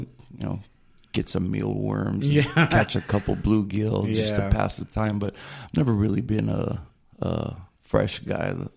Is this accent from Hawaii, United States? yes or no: yes; Honolulu, Hawaii, United States; So I was born in Kaiser Permanente, Honolulu, and Oahu is where we called home when we were there.